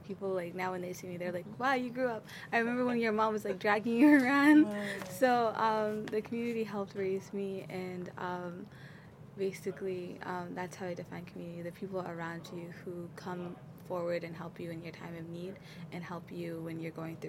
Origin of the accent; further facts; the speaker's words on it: Lewiston, Maine, United States; also born or lived in Kenya / Tennessee; Because when we left Somalia and went to Kenya. Well, I was born in Kenya. My mom was Somalia and came to Kenya. And then we were first brought to Tennessee. And then I think we only stayed there for a year. And we came to Lewiston.